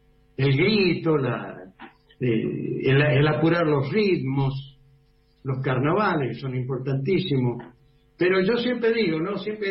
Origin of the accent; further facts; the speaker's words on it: Salta, Argentina; born there; Nacimos los potreros, allá en Salta